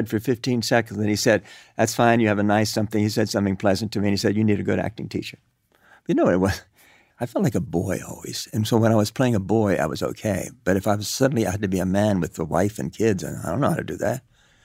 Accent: Cuba; now in United States; I grew up in Cuba.

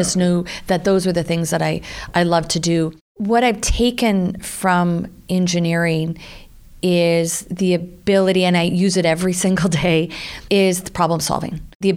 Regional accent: Pickering, Ontario, Canada; I grew up just outside Toronto in a place called Pickering.

